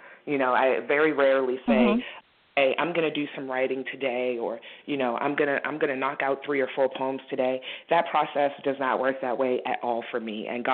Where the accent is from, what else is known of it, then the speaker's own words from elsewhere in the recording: Washington, District of Columbia, United States; I'm born and raised in Washington, D.C.